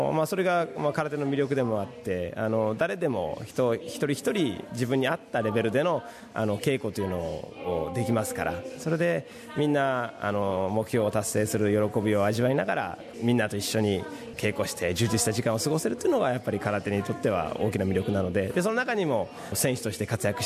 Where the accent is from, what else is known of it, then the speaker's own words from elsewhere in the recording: Sydney, New South Wales, Australia; also born or lived in Japan; 生まれは日本なんですけど、4つの時にこっち来たんで、もう基本的に物心ついたらシドニーでしたね。